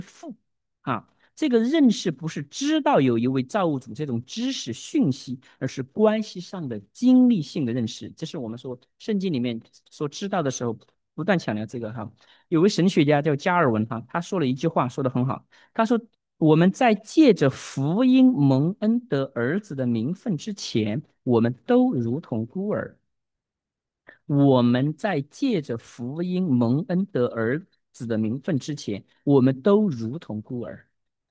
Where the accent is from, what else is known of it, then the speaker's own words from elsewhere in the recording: Sichuan, China; accent: Sichuanese; 我们四川话叫哪里黑哪里歇